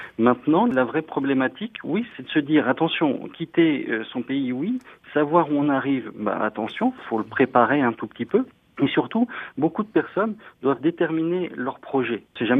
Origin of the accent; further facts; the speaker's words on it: Hauts-de-France, France; je suis francophone, je viens d'une région entre deux pays, entre la Belgique, la France, je suis ch'ti, je revendique ma province